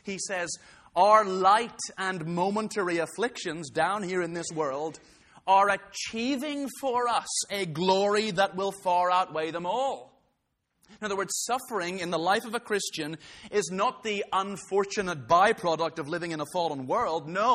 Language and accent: English; Ethiopia; I was brought up in Ethiopia. You've got to love spicy food if you're brought up there.